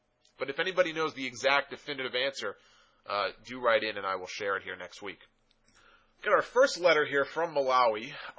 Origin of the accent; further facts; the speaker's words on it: Northeast, United States; It was probably in large part because I grew up in the Northeast, a WWF fan